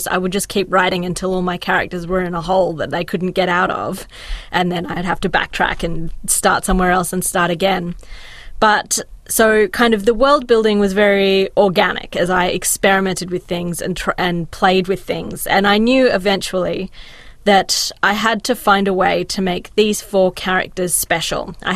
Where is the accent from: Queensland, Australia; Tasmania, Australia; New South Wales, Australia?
New South Wales, Australia; Kiama; So I grew up in Kiama on the south coast of New South Wales. And when I was growing up there in the 90s, it was a lot smaller than it is now.